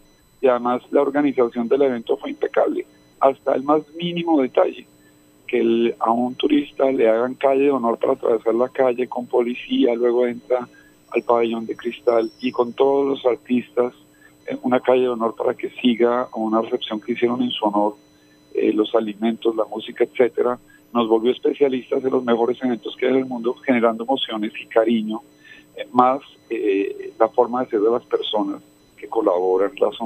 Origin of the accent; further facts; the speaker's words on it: Colombia; como colombiano se le llena uno el corazón de orgullo